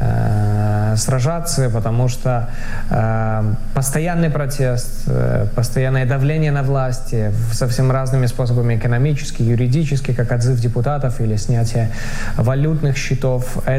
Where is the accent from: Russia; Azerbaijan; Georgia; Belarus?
Belarus